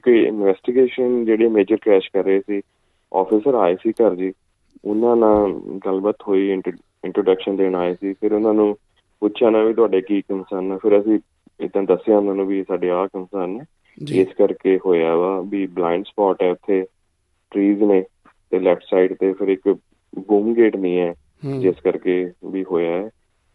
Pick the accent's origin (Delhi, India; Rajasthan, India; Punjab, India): Punjab, India; Qila Raipur; ਹਾਂਜੀ, ਸਾਡੇ ਪਿੰਡ ਲੁਧਿਆਣੇ ਜ਼ਿਲ੍ਹੇ ਦੇ ਵਿੱਚ ਹੈ ਜੀ, ਕਿਲਾ ਰਾਏਪੁਰ।